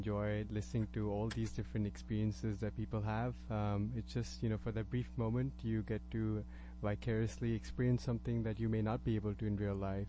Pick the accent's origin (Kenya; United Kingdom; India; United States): India; Kolkata, West Bengal; born there; So I was born in Calcutta, a city in the eastern part of India. It used to be the capital of the British Empire.